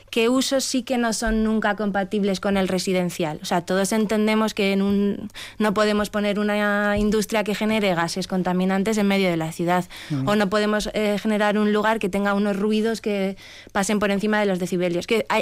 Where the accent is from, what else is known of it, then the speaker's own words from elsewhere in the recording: Pamplona, Navarre, Spain; Yo soy de Pamplona y yo creo que es un ejemplo bueno.